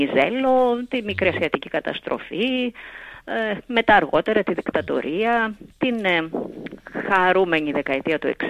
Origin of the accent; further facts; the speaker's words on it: Platanias, Thessaly, Greece; Το οποίο διαδραματίζεται στον Πλατανιά του Νοτιού Πηλίου, που είναι